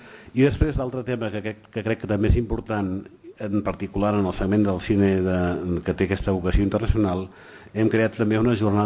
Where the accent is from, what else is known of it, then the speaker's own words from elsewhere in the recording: Catalonia, Spain; i nosaltres de Catalunya, i som de Catalunya